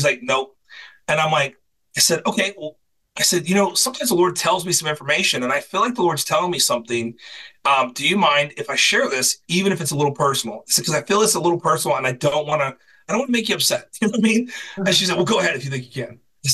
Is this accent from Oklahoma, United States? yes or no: yes; Oklahoma, United States; I'm from Oklahoma.